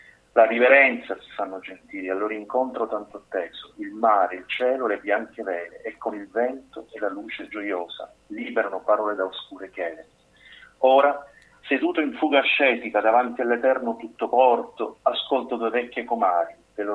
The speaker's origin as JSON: {"language": "Italian", "town": "Palermo", "region": "Sicily", "country": "Italy", "said": "da palermitano, da siciliano"}